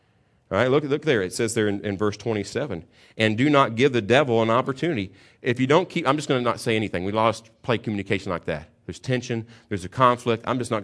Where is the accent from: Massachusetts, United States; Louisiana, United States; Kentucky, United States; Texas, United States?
Kentucky, United States; We could never have a conflict. We're from Kentucky.